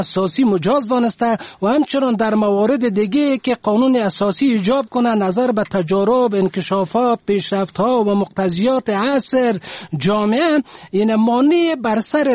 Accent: Afghanistan; به عنوان یک افغان، یک مسلمان، یک خدمتگار این وطن،

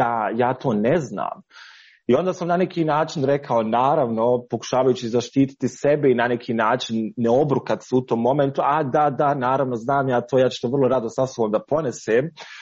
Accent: Bosnia & Herzegovina; to je bio moment kada sam se ja kao Bosanac i Hercegovac osjetio postiđenim.

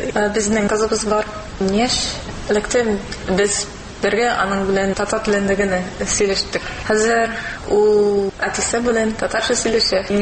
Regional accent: Los Angeles, California, United States; Tatar is a second language; Мин Калифорниядан, Лос-Анджелес шәһәреннән. Университет вакытында мин Аризонада укыдым. Анда мин татар телен өйрәнә башладым. Бер Америка тарихчысы белән. Аннары Казанга бардым.

